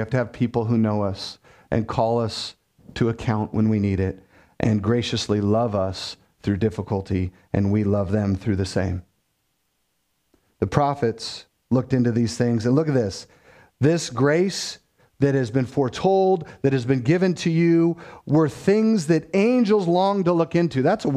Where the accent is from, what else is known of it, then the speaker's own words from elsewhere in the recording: United States; we as the American people are so individualistic